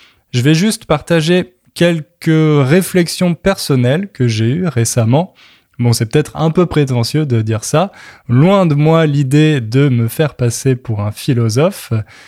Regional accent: Châteauroux, Centre-Val de Loire, France; born there; que j'allais rester là où on s'est installé, à Châteauroux, dans ma ville natale, seulement quelques mois

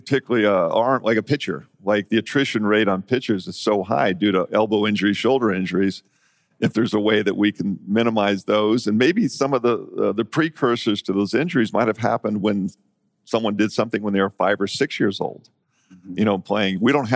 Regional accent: San Diego, California, United States; I grew up in San Diego, and I still... 30 years ago, know all the anchors from the news stations because as a kid I grew up

